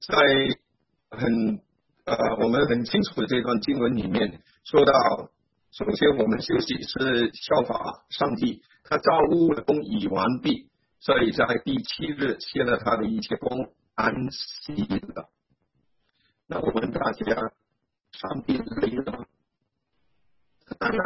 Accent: Singapore; now in United States; 因为我是新加坡人，我有好些新加坡的朋友知道我住在美国

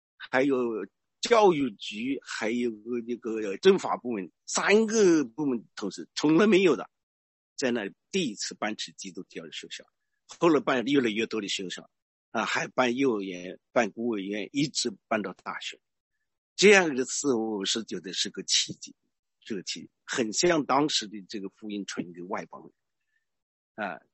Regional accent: United States; 我是谁，啊，我从哪里，我从美国来

